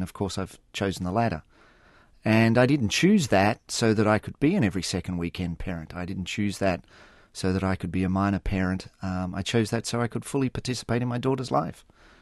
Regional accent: Australia; moved away as an adult; now in Wisconsin, United States; My daughter was born in Australia, and we were living there

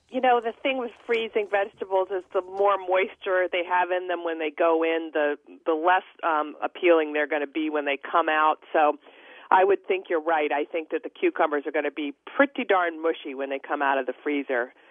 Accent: Washington, District of Columbia, United States; I grew up in Washington, D.C., but spent my summers in Delaware, and there was, at the time, that was all farm country

